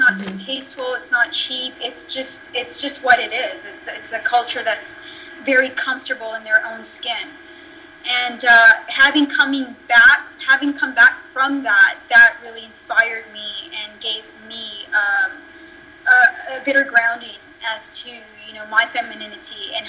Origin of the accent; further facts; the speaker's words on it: Vancouver, British Columbia, Canada; basically I'm from Vancouver, West Coast, surrounded by ocean and mountains right within in our backyard.